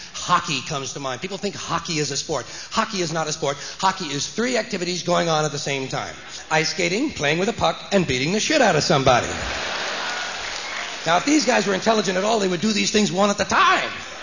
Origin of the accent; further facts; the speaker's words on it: United States; I'm an American. Give me a little violence and I'm a happy guy.